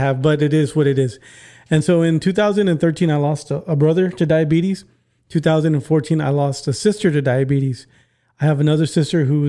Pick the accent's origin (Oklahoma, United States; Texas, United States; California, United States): Texas, United States; McAllen; I'm from McAllen.